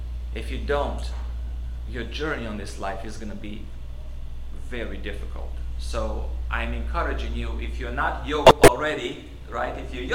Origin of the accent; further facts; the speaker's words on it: Romania; when I was growing up in Romania, when I became a Christian, I was 19.